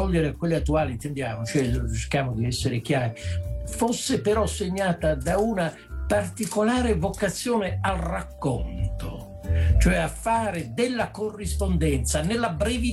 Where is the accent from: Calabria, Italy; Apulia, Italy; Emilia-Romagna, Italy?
Apulia, Italy; Lecce; io sono leccese, sento fortemente il richiamo della mia terra